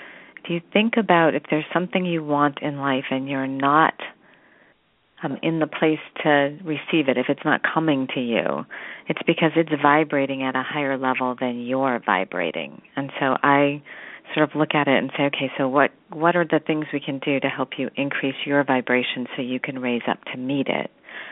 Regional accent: Boston, Massachusetts, United States; So I'm from Boston, Massachusetts, and I'm a vibrational and energy healer.

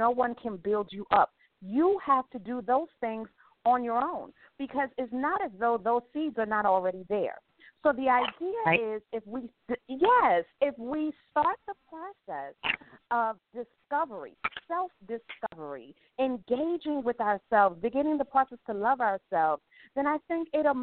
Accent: New York City, New York, United States; because I was born in the 80s, if I can think back to growing up in New York City

